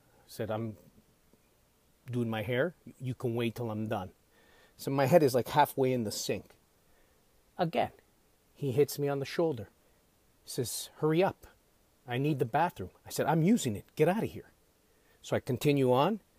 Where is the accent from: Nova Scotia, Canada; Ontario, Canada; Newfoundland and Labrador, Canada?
Ontario, Canada; so I'm from Canada. I know people, if you're listening in the US, you say 9th grade, we say grade 9.